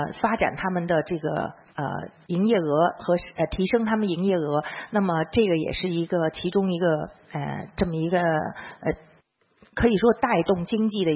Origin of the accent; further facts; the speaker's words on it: Hong Kong; 我唔係唔識講廣東話，因為我作為一個中國香港人，我想我嘅信息俾更多嘅受眾接收到，我用普通話嚟發言。